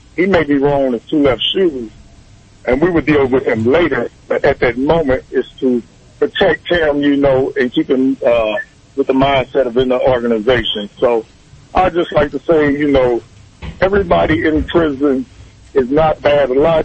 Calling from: Kansas City, Missouri, United States; and I'm calling from Midtown, Kansas City.

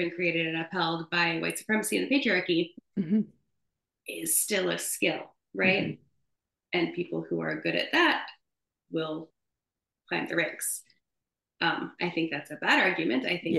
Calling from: California, United States; So I am reading this from California, where there's been a big push for universal pre-K, universal early childhood.

